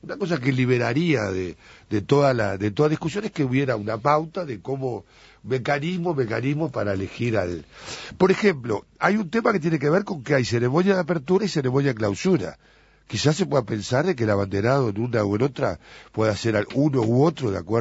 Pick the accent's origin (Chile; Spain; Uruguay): Uruguay; Creo que estaría muy bien, yo también, como uruguayo, que fuera cualquiera.